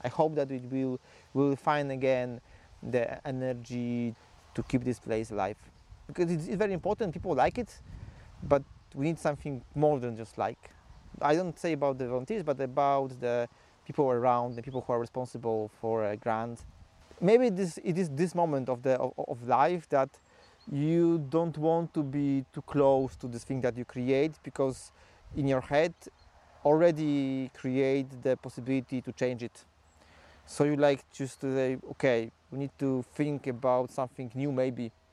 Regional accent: Poland; English is a second language; I'm from Poland.

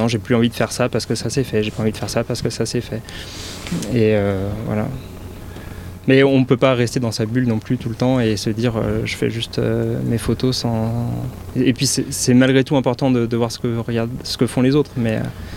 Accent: Auvergne-Rhône-Alpes, France; sinon je suis originaire du Rhône

